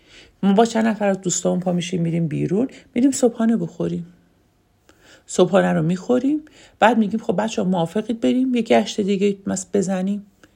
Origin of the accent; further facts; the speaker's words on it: Isfahan, Iran; یه سفر میتونه برای ما که اصفهانیم 4 دکان باشه